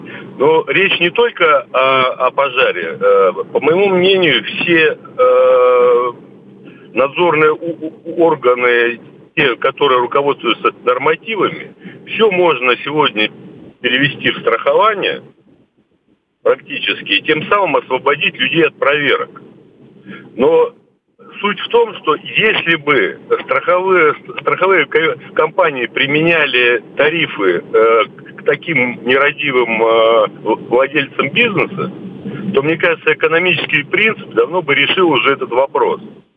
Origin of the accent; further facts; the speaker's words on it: Saint Petersburg, Russia; я из Санкт-Петербурга.